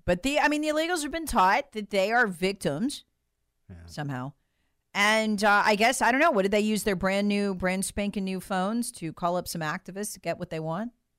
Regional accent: United States; I have to work. I'm an American.

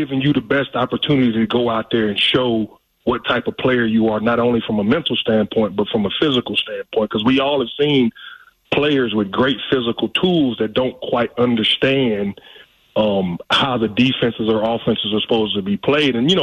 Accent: the South, United States; But ultimately, you know, I'm from the South, Doc.

